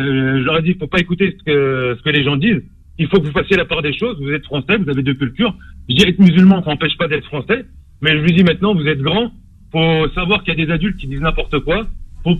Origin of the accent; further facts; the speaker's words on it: France; moi je suis français, d'origine marocaine.